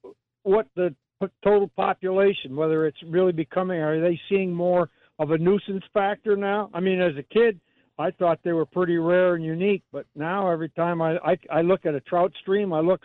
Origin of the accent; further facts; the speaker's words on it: Berlin, United States; When I was growing up around Berlin, they were seldom, and they were really infrequent.